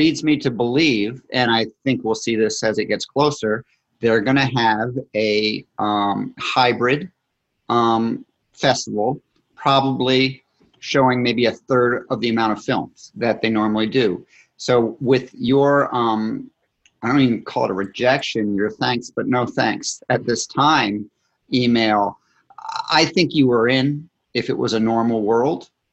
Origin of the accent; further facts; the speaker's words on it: Scotland, United Kingdom; but I'm Scottish, so I like to hold grudges.